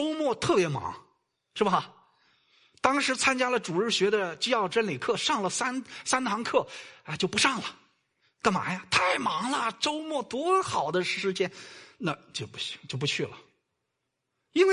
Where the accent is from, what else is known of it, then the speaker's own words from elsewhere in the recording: China; 其实我们都是大陆来的